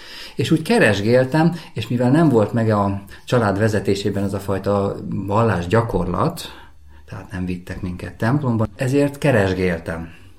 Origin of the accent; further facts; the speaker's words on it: Budapest, Hungary; born there; now in Pécs, Hungary; Budapesten születtem, de jelenleg Pécsen élek a feleségemmel és a kis családommal együtt.